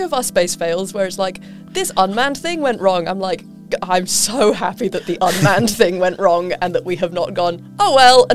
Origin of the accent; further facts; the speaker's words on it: United Kingdom; which to me, as a Brit, is very interestingly centred around the Pacific Ocean